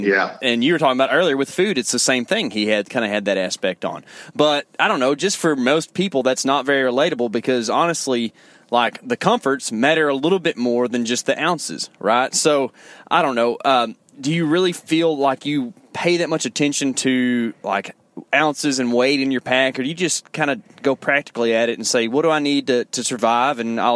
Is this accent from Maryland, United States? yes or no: no; Texas, United States; You know, we're from Texas. It gets real hot, so I get used to drinking a gallon and a half a day in the summertime when I'm working.